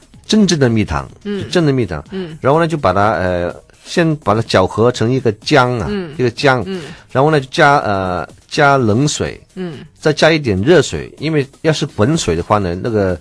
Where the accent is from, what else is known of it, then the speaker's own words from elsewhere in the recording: Taiwan; 比如说我们台湾的苦茶油非常好